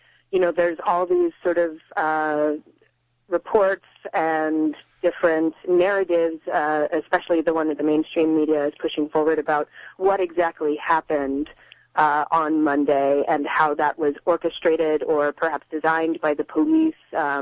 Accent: Galveston, Texas, United States; I have connections to Houston. I'm from Galveston

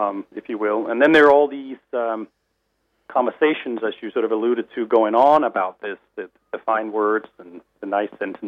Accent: Denmark; born or raised there; also born or lived in Europe

